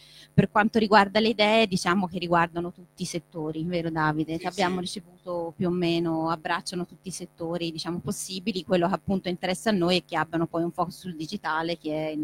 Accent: Florence, Tuscany, Italy; io sono fiorentina per cui ne sono orgogliosa

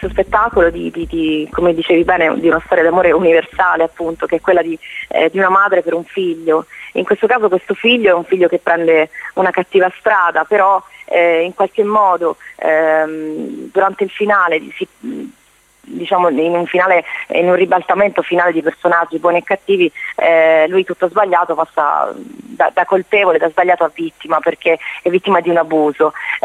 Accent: Sicily, Italy; come si usa dalle mie parti, insomma, in Sicilia

